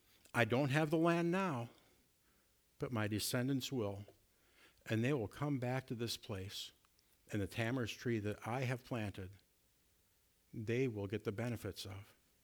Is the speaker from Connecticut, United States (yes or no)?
no; Minneapolis, Minnesota, United States; I remember one time growing up in the Minneapolis area and snow was falling